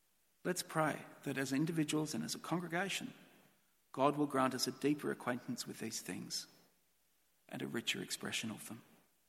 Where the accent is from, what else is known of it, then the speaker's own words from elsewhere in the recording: Melbourne, Victoria, Australia; Growing up in Melbourne